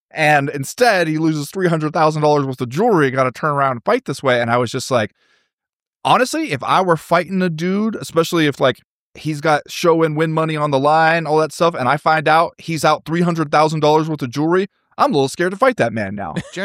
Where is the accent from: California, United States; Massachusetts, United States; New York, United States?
California, United States; Yeah. I grew up in the Inland Empire. Yeah. And when I graduated high school, I went to work at a trucking dock in Fontana